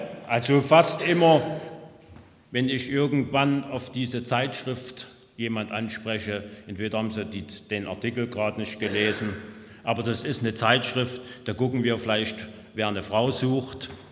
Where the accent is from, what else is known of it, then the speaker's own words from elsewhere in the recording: East Germany, Germany; moved away as an adult; Ihr wisst ja von mir, ich komme aus Ostdeutschland.